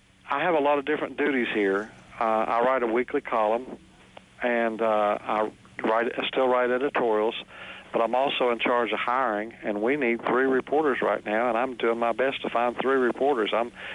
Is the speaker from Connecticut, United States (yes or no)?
no; West Virginia, United States; I really don't know what it is, but I think West Virginians are just a little different